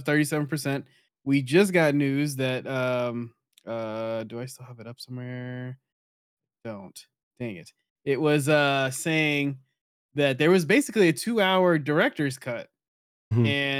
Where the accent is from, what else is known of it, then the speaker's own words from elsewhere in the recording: Massachusetts, United States; born there; I was born in Massachusetts.